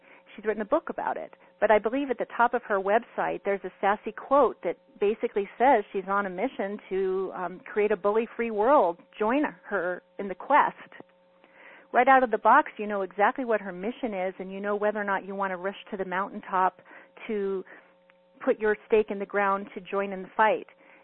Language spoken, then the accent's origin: English; California, United States; I'm from the San Fernando Valley, so I hope it's nice and sunny in San Fernando Valley.